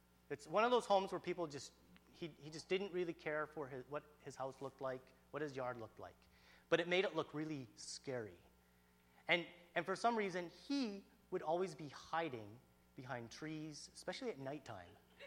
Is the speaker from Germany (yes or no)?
no; Summerland, British Columbia, Canada; I grew up in Summerland. My parents moved there when I was about 2-3 years old, and my dad became the head golf pro at Summerland Golf and Country Club.